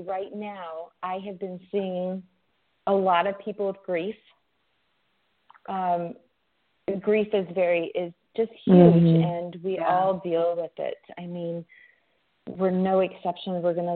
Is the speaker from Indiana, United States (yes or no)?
yes; Indianapolis, Indiana, United States; now in Las Vegas, United States; Oh, and a place in my hometown, Indianapolis, Indiana, too.